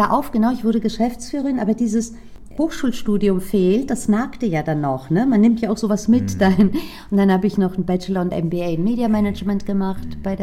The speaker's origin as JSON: {"language": "German", "country": "Greece", "said": "Also ich komme aus Griechenland, deswegen bin ich sehr oft in Griechenland."}